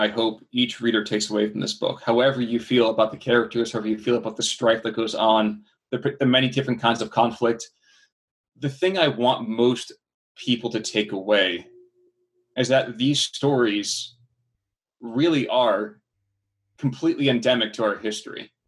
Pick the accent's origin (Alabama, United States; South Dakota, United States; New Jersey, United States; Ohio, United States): New Jersey, United States; I am born and raised in New Jersey.